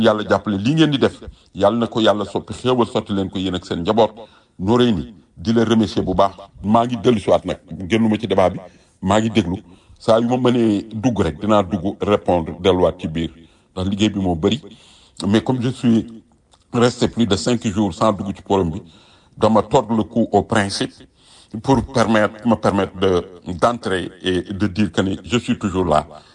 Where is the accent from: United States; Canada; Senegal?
Senegal; Je suis sénégalais. J'aime le Sénégal et j'aime les Sénégalais.